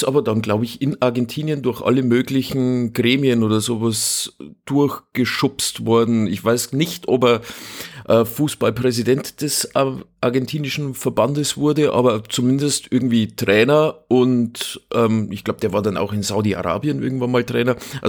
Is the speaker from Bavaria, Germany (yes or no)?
yes; Munich, Bavaria, Germany; Ja, ich als Münchner weiß das ja aus erster Hand sozusagen